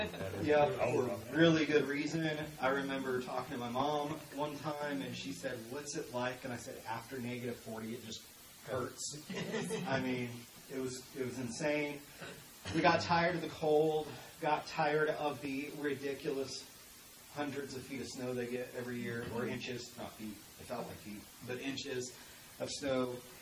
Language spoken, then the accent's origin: English; Arkansas, United States; As I mentioned, I'm from Arkansas.